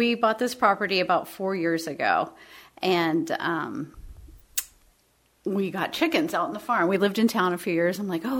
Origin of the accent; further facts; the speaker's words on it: Oklahoma, United States; also born or lived in Colorado; No, I'm actually originally from Oklahoma.